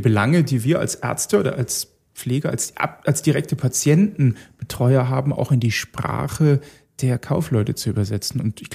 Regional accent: Bavaria, Germany; Und auch bei uns daheim in Bayern oder auch in Deutschland gibt es gar nicht so viel eigenständige Kinderspitäler

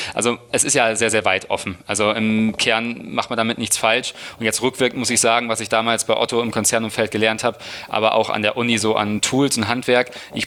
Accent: Hamburg, Germany

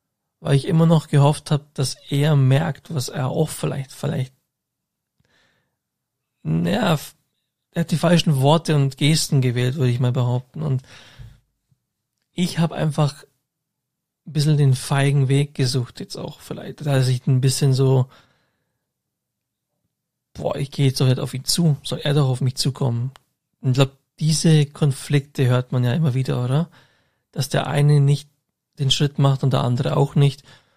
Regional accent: Augsburg, Bavaria, Germany; die Kontakt zu den Augsburger Leuten, also von meiner Heimatstadt

